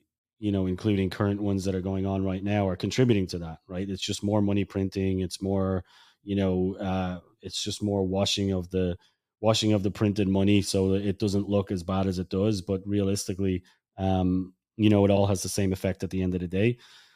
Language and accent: English; Ireland; But, you know, I come from Ireland